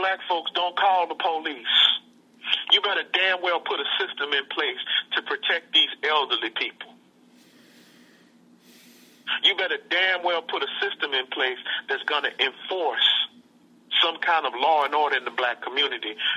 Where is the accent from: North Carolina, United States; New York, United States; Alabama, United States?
Alabama, United States; Prichard; Just like in my hometown of Pritchett, Alabama.